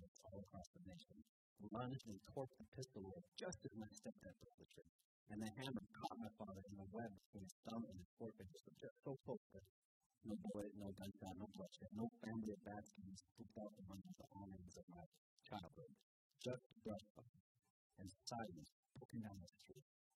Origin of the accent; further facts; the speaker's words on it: Simi Valley, California, United States; And at 5:15 we were cresting the freeway passing in my hometown. And the wildest brush fires in Simi Valley history